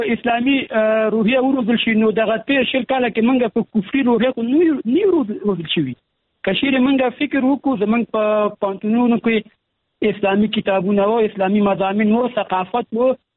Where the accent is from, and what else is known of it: Afghanistan